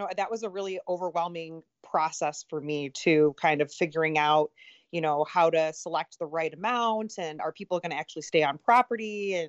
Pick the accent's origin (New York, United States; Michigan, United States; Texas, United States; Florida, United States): Michigan, United States; Detroit; But, you know, we're from Michigan, we're from Detroit.